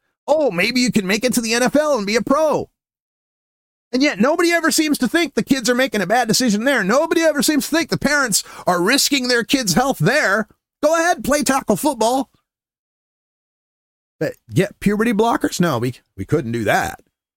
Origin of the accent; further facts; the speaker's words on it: Nampa, Idaho, United States; In my hometown of Nampa, which I was just mentioning, right